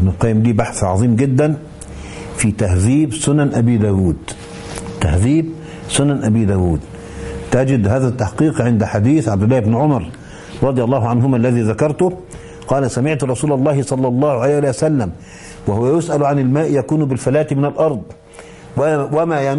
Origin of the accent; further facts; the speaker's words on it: Egypt; كان عندنا في مصر زمان قبل بناء السد العالي